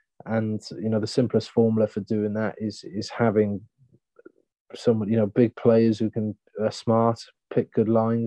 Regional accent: Wales, United Kingdom; as a Welshman

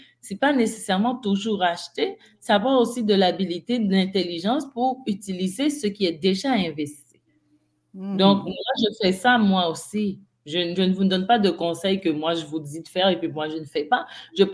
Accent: Haiti; j'ai beaucoup d'amis africaines, mais moi, je suis d'Haïti.

